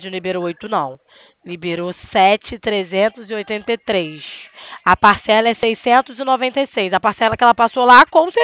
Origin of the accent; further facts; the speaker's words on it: Rio de Janeiro, Brazil; Eu sou do Rio.